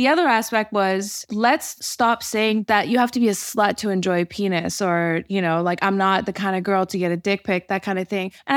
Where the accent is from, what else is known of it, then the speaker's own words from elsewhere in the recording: Toronto, Ontario, Canada; I grew up in Toronto.